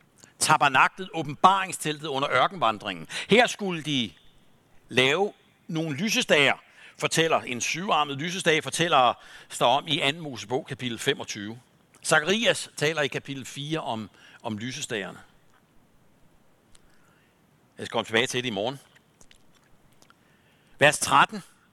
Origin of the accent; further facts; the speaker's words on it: Mårum, Capital Region of Denmark, Denmark; Han var som sagt præst for 120 år siden i Mårum på Nordsjælland, hvor jeg kommer fra.